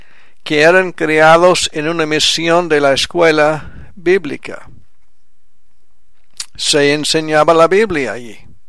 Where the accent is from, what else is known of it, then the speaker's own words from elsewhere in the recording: Quebec, Canada; first language French; Spanish is a second language; Yo fui criado en francés en Quebec, en Canadá